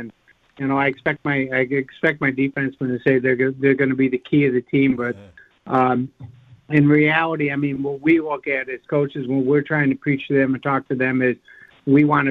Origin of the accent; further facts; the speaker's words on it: New York, United States; central New York, and the world championships were going to be held in Utica, New York. So right in my hometown, not far from my hometown